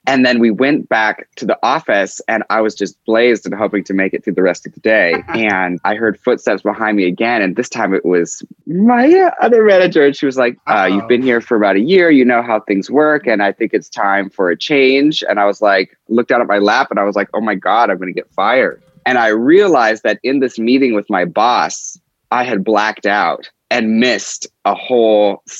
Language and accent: English; Seattle, Washington, United States; I grew up in Seattle and I was not a wild kid.